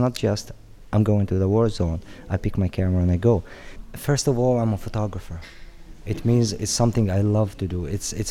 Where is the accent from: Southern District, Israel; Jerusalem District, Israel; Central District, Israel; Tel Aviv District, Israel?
Jerusalem District, Israel; Jerusalem; I'm born and raised in Jerusalem. I was raised with the conflict, the Israeli-Palestinian conflict.